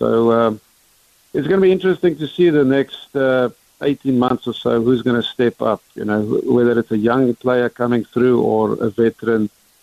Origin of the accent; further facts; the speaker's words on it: England, United Kingdom; now in United States; you know, with autism, you know, growing up in England and then moving over here